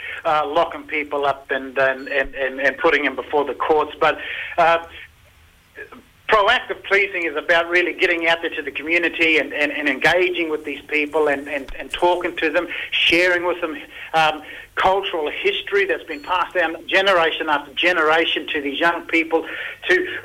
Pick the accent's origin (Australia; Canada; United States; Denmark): Australia; Mossman, Queensland; I'm from Mossman in far north Queensland, as you know, up in the Googie-Ellingy land, and I work here in Cairns